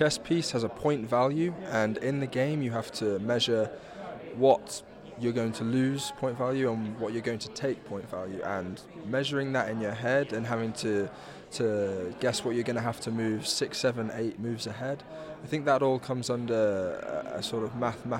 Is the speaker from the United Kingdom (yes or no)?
yes; Lincoln, East Midlands, United Kingdom; now in United States; I'm from Lincoln, England, freshman.